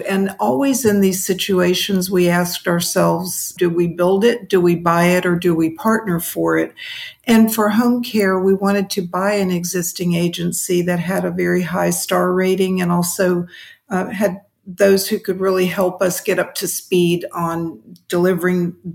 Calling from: St. Augustine, Florida, United States; St. Augustine, Florida.

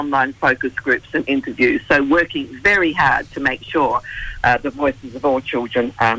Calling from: Brisbane, Queensland, Australia; So I'm calling from Brisbane.

